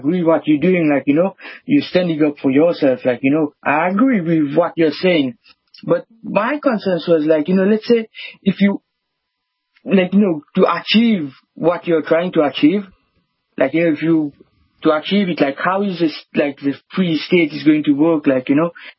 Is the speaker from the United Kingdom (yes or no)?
no; Mauritius; Exactly. I'm from Mauritius.